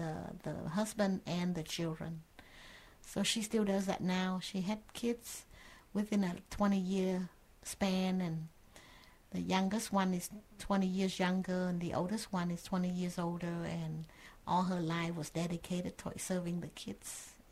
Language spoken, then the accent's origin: English; Saigon, Ho Chi Minh City, Vietnam; I'm originally from Saigon, Vietnam.